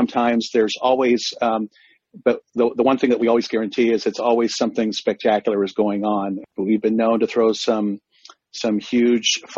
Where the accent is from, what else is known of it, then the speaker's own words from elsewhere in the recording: California, United States; now in Columbia, United States; I said I live here in Columbia, Missouri, but I grew up in Northern California. As a youth out in the Bay Area